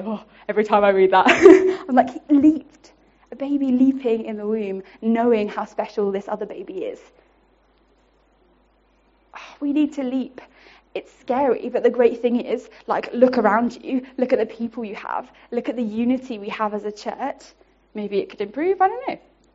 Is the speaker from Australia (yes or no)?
no; England, United Kingdom; I think us as English people and humans, but especially the English, we check and cross-check and make sure everything's okay before we do anything